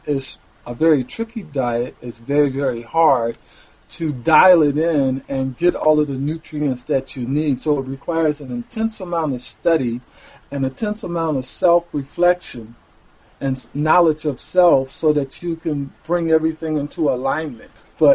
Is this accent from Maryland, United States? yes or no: no; Detroit, Michigan, United States; My whole family, out of my whole family that I grew up with in Detroit, out of 24 relatives, only 4 of us are still alive.